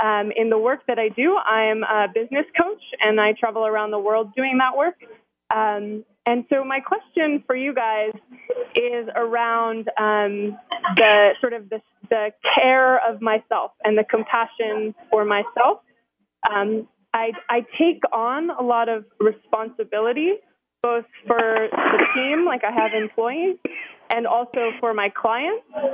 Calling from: Santiago, Santiago Metropolitan Region, Chile; I am calling in from Santiago, Chile.

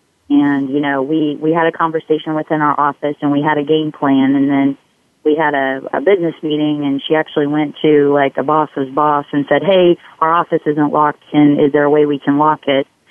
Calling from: Kansas City, United States; Hey, guys. I'm calling in from Kansas City.

